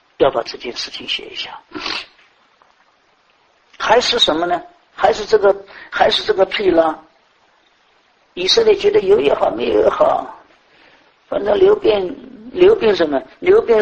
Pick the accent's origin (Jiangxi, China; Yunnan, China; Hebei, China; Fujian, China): Yunnan, China; 今天我们人，用我们云南人讲说